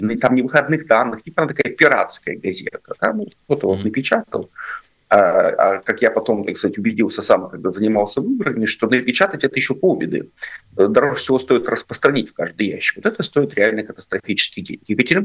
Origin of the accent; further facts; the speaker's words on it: Kazakhstan; now in Yekaterinburg, Russia; Я приехал из Казахстана в 95-м году